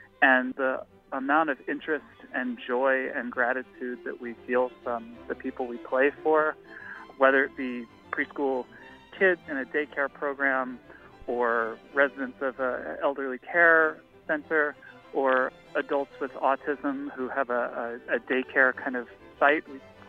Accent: Baton Rouge, Louisiana, United States; I remember the first time I heard chamber music performed. I was just, in Louisiana Public Schools, actually in Baton Rouge at the time

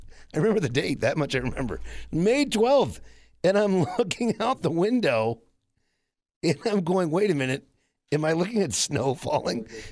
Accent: Washington, District of Columbia, United States; I mean, again, growing up in Washington, D.C., as a young boy, there was I think we had like a 3-foot snowstorm.

